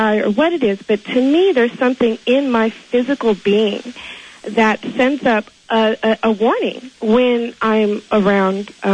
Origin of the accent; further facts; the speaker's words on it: Montana, United States; and I was raised in Montana.